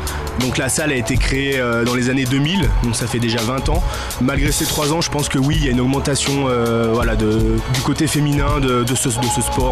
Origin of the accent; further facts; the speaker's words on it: Sallanches, Auvergne-Rhône-Alpes, France; Et je suis de Sallanches et je pratique de l'escalade, du ski et aussi du foot dans la vallée.